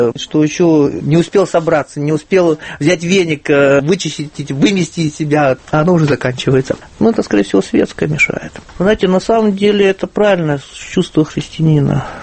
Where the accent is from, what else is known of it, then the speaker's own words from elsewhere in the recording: Crimea, Ukraine; now in Kyiv, Ukraine; Я киевлянин, а сам родом из Крыма. И будучи летом в Крыму у своей мамы в Евпатории